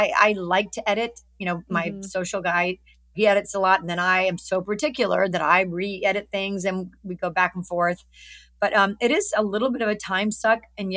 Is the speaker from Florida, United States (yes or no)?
no; Alabama, United States; I look better in the South. I'm from Alabama. I love it.